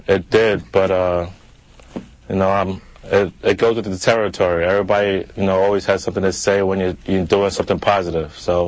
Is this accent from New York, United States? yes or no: yes; New York, United States; No, I mean, I'm from New York, man. A little flare doesn't, you know, frighten me.